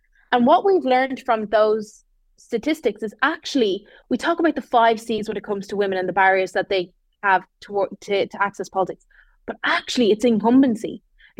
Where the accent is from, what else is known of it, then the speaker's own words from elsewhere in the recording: Ireland; And that's what really matters to us as Irish people, is our communities, that people are safe, looked after, you know, cared for.